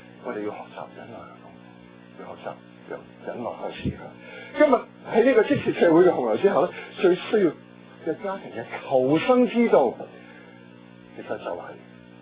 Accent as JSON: {"language": "Cantonese", "region": "Guangdong", "country": "China", "said": "我哋廣東人會話你食咗飯食咗晏未啊等等"}